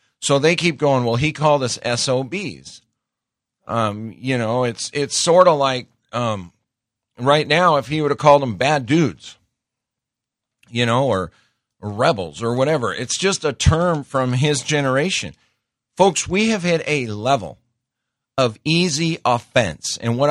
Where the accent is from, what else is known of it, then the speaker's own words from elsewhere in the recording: Montana, United States; I grew up in Montana, and before I became a believer, I spent some time in places I shouldn't.